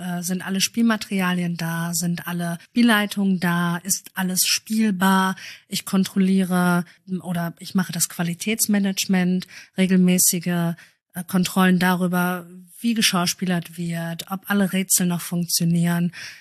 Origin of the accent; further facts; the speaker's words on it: Bottrop, North Rhine-Westphalia, Germany; Ich bin Urbottropperin.